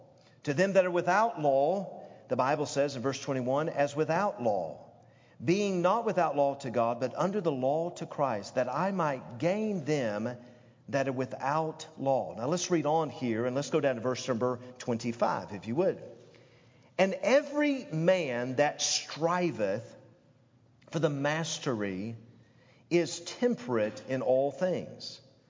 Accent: Tennessee, United States; I grew up with ticks. Ticks were my best friend, you know, growing up in Tennessee.

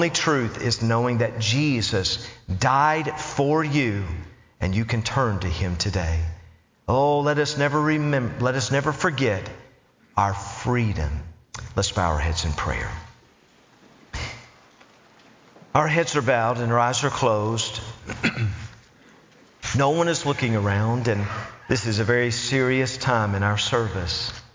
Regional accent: Knoxville, Tennessee, United States; I grew up in Knoxville, Tennessee. I'm so thankful for my parents. They took me to church.

